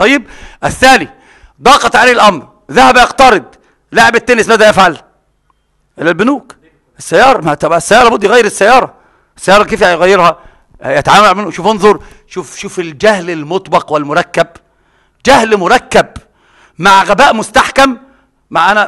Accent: Egypt; احنا بقى عندنا العوام عندنا في مصر

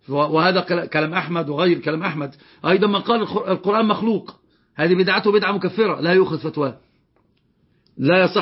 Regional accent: Egypt; ونهيك أيضا على مسألة البدع التي اشتهرت عندنا في مصر

